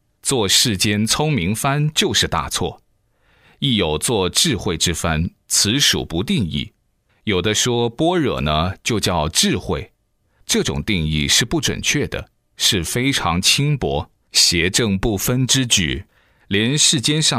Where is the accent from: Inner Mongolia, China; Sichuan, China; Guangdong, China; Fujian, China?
Sichuan, China; 后几年住在我的家乡，在雾中山建立的庙宇